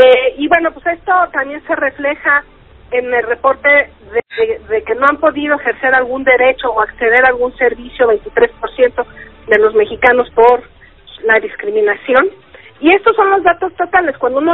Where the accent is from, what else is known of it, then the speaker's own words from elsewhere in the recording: Mexico; ¿Qué tanto hay discriminación en México? ¿Qué tanto somos discriminados los mexicanos?